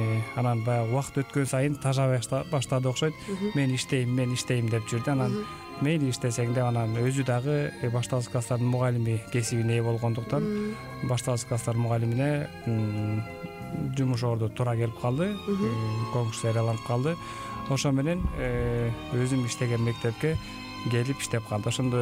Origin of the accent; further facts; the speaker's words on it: Naryn, Naryn Region, Kyrgyzstan; Биз өзү экөөбүз тең Нарындан болобуз. Нарын мамлекеттик университетинде окуганбыз.